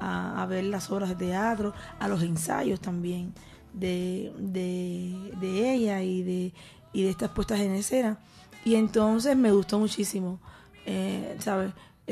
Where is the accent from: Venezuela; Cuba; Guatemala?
Cuba; somos dos cantantes cubanas